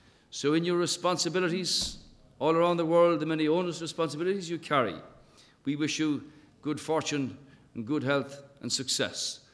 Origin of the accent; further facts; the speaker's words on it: Ireland; Just as we Irish made our own of America, today in Ireland, we do as we have always done.